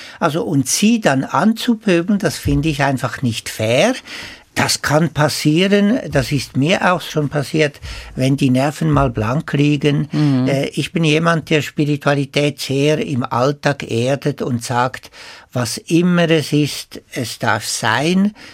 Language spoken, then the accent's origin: German; Switzerland; Und als Schweizer, wo die Züge so pünktlich sind, bin ich mir das nicht so gewohnt.